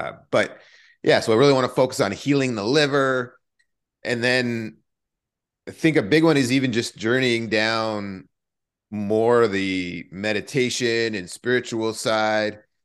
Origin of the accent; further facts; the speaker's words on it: Winnipeg, Manitoba, Canada; also born or lived in Thunder Bay; and I lived in Winnipeg from 6 until 12, right? Bike stolen, beaten up, jacked in poor neighborhoods, and just lots of fighting there. And then moving to Thunder Bay, another